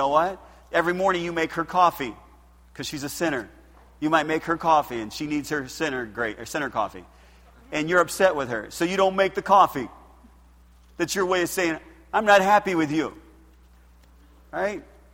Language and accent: English; United States; I'm not Italian. I'm American.